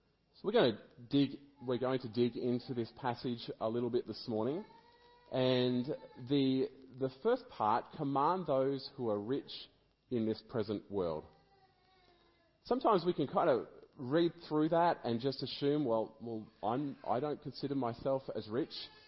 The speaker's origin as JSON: {"language": "English", "country": "Australia", "said": "I am wealthy because I'm Australian, basically because I was born here. I was born here in a country that has incredible mineral wealth under my feet."}